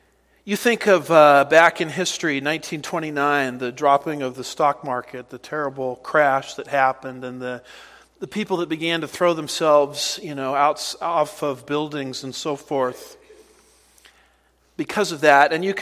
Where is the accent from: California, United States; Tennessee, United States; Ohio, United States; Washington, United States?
California, United States; I grew up in California. I grew up with tremors.